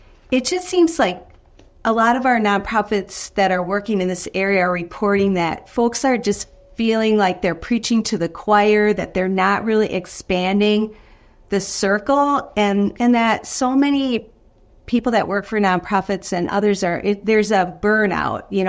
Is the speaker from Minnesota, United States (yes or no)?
yes; South St. Paul, Minnesota, United States; I did not realize growing up in South St. Paul, Minnesota